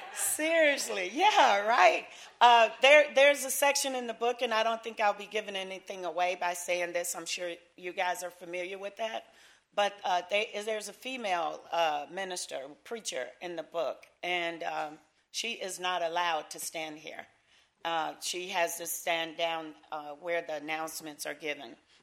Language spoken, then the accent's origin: English; Arkansas, United States; Arkansas is my home, even though I grew up in Southeast Arkansas.